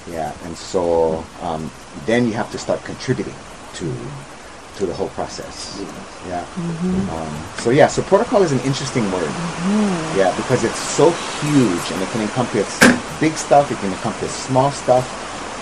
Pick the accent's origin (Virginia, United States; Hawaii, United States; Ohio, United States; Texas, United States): Hawaii, United States; Of course, as a Hawaiian, I would prefer that you chant, but not everybody knows how to chant.